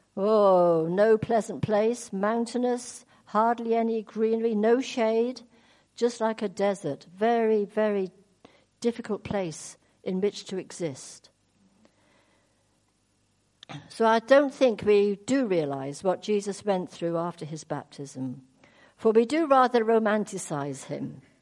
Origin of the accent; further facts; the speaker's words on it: South West England, United Kingdom; accent: Devon; I come from Devon, and when I speak Devon, people think I'm a bit thick.